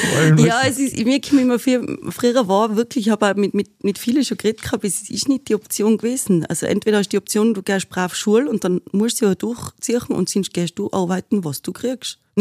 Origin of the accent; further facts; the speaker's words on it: Tyrol, Austria; also born or lived in Styria; Ich bin ja aufgewachsen in Tirol, zwischenzeitlich in der Steiermark gewesen und dann wieder nach Tirol zurück.